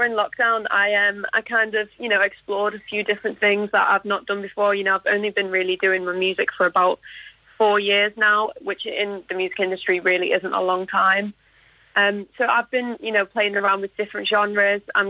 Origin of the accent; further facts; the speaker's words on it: Scarisbrick, North West England, United Kingdom; that tends to be where I hang out more so than Skaresbrick, but that is my hometown for sure.